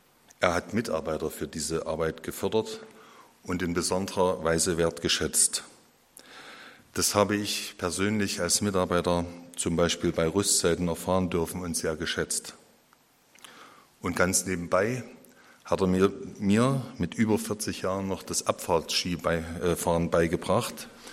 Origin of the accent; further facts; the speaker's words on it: Leipzig, Saxony, Germany; ich komme aus Leipzig